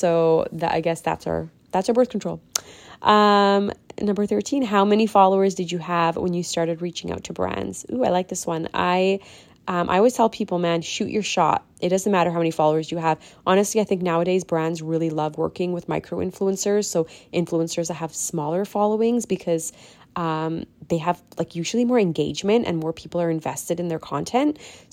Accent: Canada; first language Punjabi; And obviously, I grew up in Canada, so I was raised with both English and Punjabi, English outside of the household, Punjabi inside the household.

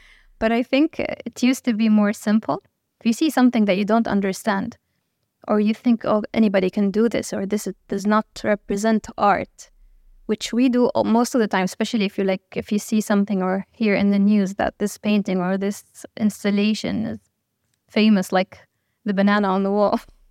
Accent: Suweida, As-Suwayda Governorate, Syria; English is a second language; my home in my home country, which is a city called Suweida

